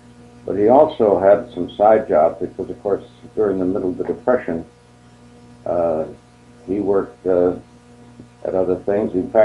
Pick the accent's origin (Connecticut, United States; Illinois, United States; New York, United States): Connecticut, United States; Lakeville; born there; I was born in Lakeville in what was known as the Tupper House, and that house is still standing.